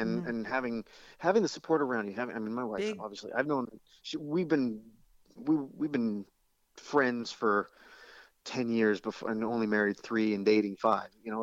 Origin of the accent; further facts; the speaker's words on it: Vancouver, British Columbia, Canada; My hometown in Vancouver after that.